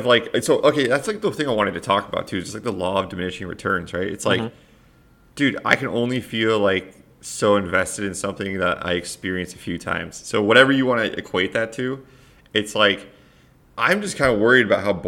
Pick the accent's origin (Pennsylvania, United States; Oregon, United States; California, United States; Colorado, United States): Colorado, United States; especially growing up in Colorado, I always heard about going green